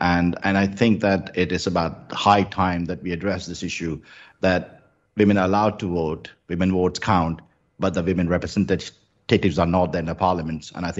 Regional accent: Rajasthan, India; I grew up in Rajasthan, which is, as you may know, it's a desert state.

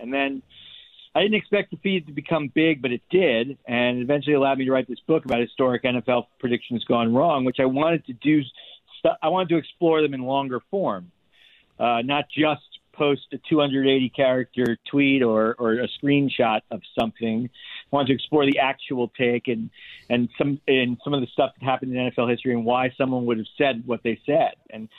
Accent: Miami, Florida, United States; I grew up in Miami. I grew up in about 10 minutes from the stadium in North Miami.

